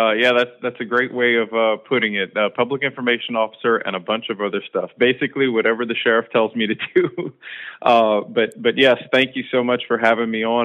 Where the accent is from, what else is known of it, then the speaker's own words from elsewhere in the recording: South Lafourche, Louisiana, United States; I was born in the South Lafourche community, and like so many other people, we have a heavy Catholic, based community here. And that's how I was raised